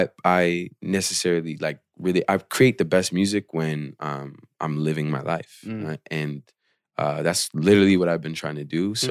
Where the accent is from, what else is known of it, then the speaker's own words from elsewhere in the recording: Portland, Oregon, United States; I was born and raised in Portland. So, you know, like I always was an internet kid more than anything.